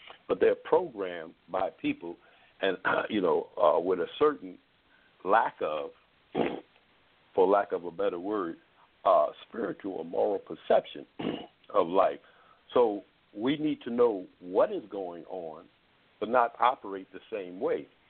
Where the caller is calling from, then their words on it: Baltimore, Maryland, United States; I'm calling from Baltimore, Maryland.